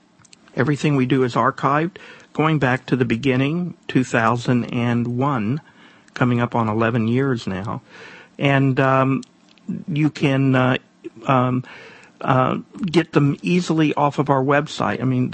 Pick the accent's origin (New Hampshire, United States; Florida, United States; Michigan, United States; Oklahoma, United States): Oklahoma, United States; Tulsa; Now, I grew up in Tulsa